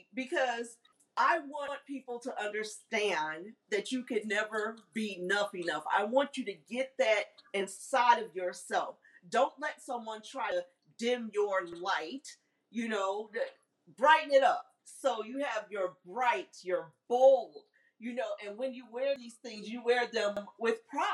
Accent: Jamaica; as a Jamaican, West Indian, Caribbean, Caribbean woman

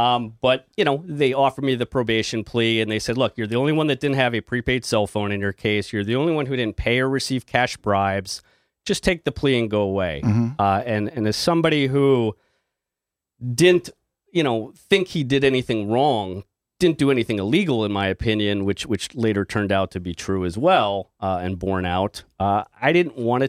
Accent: Los Angeles, California, United States; I grew up in Los Angeles. And went to East Coast for college, West Coast for law school

